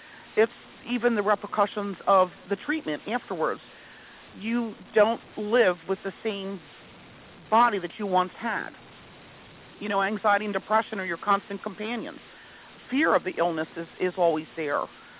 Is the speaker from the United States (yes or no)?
yes; Pennsylvania, United States; moved away; I'm originally from Lancaster County, Pennsylvania, but I've lived here since 86.